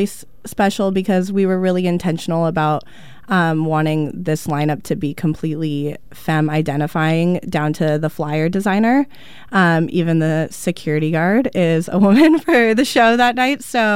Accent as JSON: {"language": "English", "town": "Los Angeles", "region": "California", "country": "United States", "lives_now": "Portland, United States", "said": "I am not from Portland. I got a scholarship to school up here a long time ago, so I've lived up here for 7 years. I don't really plan on leaving for a while. I love it here. I'm originally from LA."}